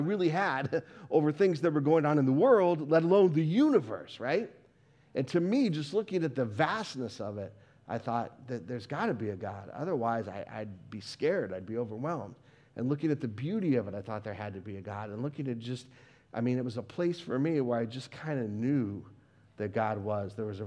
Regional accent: Colorado, United States; For me as a kid growing up in Colorado, which has the best mountains in the United States, bar none.

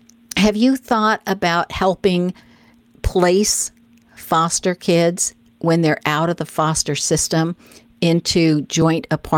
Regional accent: Tennessee, United States; Oh, my home state.

